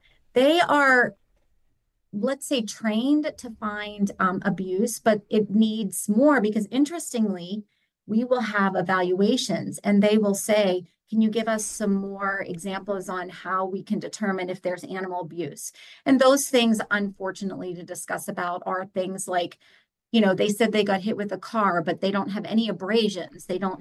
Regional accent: Pittsburgh, Pennsylvania, United States; I'm from Pittsburgh. We have floods over here. We had a flood in Millvale.

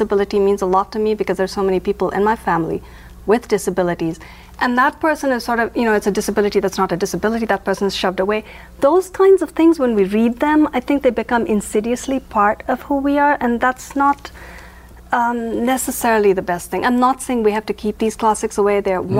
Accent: India; I grew up in India.

